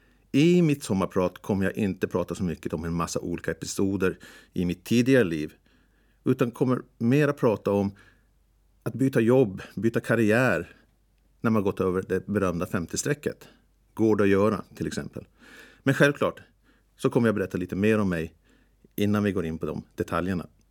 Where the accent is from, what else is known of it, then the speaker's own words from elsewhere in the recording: Östra Möckele, Sweden; som jag nämnde tidigare så växte jag upp i Östra Möckele, mitt emot OSS. Där bodde jag tillsammans med mina två äldre syskon, Lennart och Kristina. Och självklart våra föräldrar Hans och Barbro.